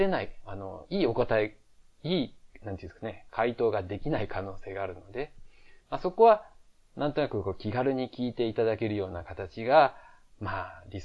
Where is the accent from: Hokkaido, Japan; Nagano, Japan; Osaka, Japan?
Osaka, Japan; accent: Osaka; もともと大阪出身なんですけれども、まあ、結構その台湾の日本語を話せる方といろいろ喋ってるうちに、まあ、標準語が身についてきたというか、まあ、時々ちょっと大阪弁っぽいイントネー